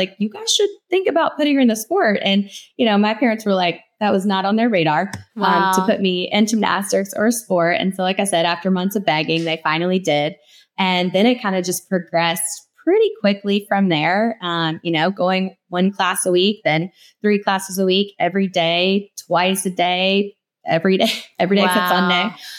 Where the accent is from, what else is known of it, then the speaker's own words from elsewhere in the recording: Baton Rouge, Louisiana, United States; and, you know, I'm from Baton Rouge. And so it was, just a little gym in Baton Rouge